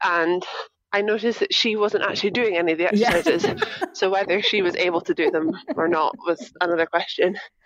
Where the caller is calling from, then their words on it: Edinburgh, Scotland, United Kingdom; I'm calling from Edinburgh.